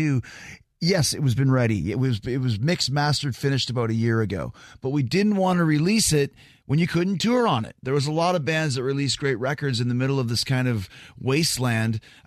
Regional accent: Canada; Well, I'm from Canada, so by proxy, you know of the band.

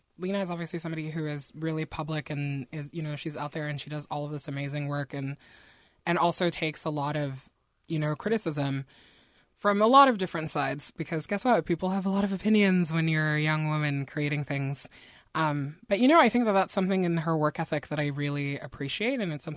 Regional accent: Nigeria; also born or lived in Guinea / France; I'm originally from Guinea in West Africa. We grew up in Nigeria and in France.

